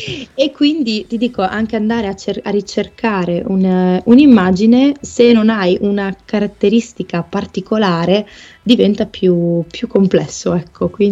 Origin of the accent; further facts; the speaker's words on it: Emilia-Romagna, Italy; accent: Romagnol; anche di scappare un po' dal mio accento romagnolo